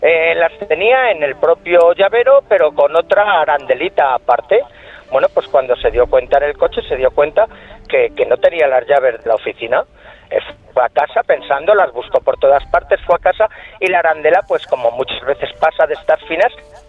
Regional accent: Navalagamella, Community of Madrid, Spain; mi pueblo fue uno de los que las carreteras estuvieron cortadas, la M521 de Navalagamella.

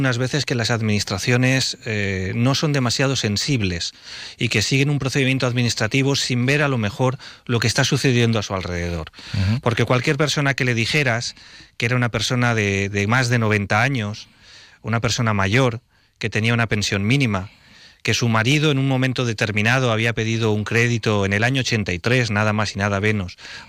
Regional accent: Valencian Community, Spain; yo les contaba que en mi pueblo todo el mundo cogía el coche y lo subía.

